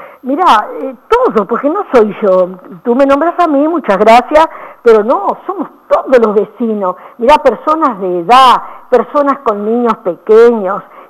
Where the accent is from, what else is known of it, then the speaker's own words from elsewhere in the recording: Paso de los Toros, Tacuarembó, Uruguay; born there; somos habitantes de Paso de los Toros, nacimos en Paso de los Toros